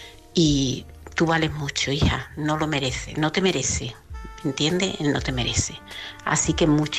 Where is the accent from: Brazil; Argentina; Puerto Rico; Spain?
Spain; Seville, Andalusia; de Sevilla